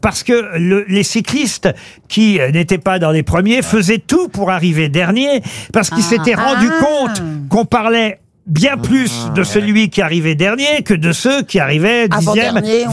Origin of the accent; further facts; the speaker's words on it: France; On l'appelle la lanterne rouge chez nous en France.